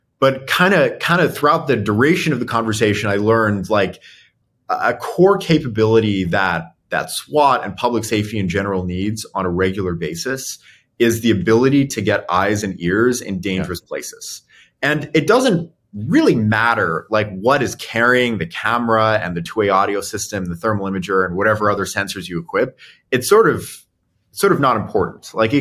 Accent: Las Vegas, Nevada, United States; I grew up in Las Vegas. The October 1 shooting happened, not too far from my house

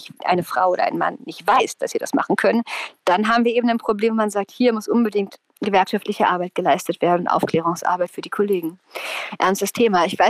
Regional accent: East Germany, Germany; Ich bin in sehr liberalen Verhältnissen aufgewachsen. Meine Eltern waren Künstler, ich komme aus dem Osten.

